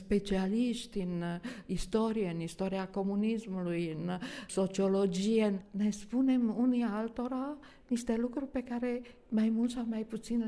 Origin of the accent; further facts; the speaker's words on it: Romania; Eu mi-amintesc ca româncă